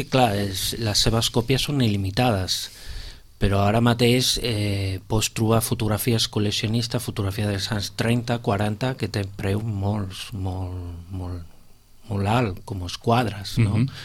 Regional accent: Canary Islands, Spain; Jo vinc de Canàries i allí he exposat molta fotografia

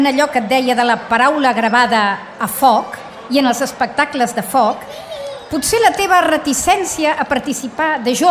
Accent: Barcelona, Catalonia, Spain; born there; now in Sitges, Spain; Jo sempre dic que vaig néixer a Barcelona i renéixer a Sitges amb el canvi de mil·lenni. Ara crec que ja em puc dir sitgetana.

